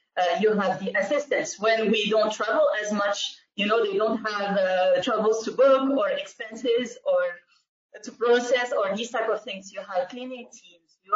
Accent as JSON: {"language": "English", "country": "Morocco", "tie": "born or raised there", "said": "I grew up in Morocco."}